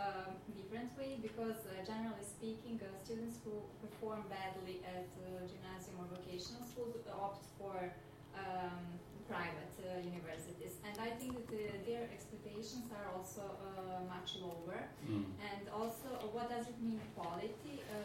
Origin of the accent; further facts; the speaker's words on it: Serbia; because I'm from Serbia and I study there at the public university